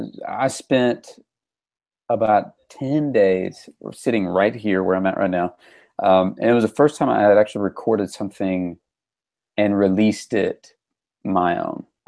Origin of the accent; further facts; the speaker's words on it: Arkansas, United States; So I grew up in Arkansas, and starting in 4th grade, my parents signed me up for this school that was about 35, 40 minutes from my house.